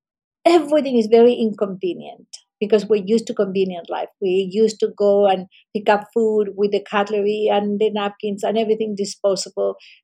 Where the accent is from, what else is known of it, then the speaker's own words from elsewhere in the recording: Chile; English is a second language; I come from Chile, we have an incredible ocean all along the country.